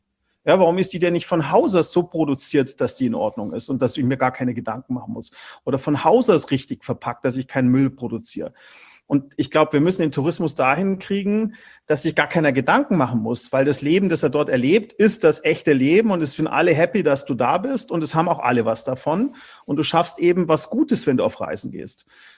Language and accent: German; Germany; Als Deutscher natürlich Berlin.